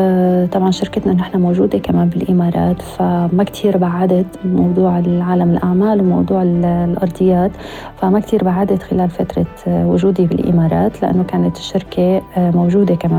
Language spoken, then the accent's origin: Arabic; Syria; وعم جرب أني وصل صوتي أنا كسوريين ونحن هيك السوريين.